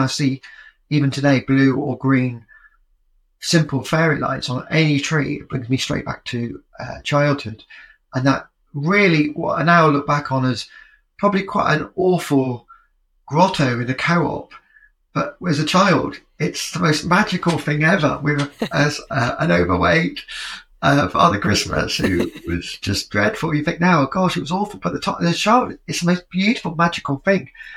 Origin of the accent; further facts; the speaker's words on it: Yorkshire and the Humber, United Kingdom; And I was growing up in Yorkshire at a very exciting time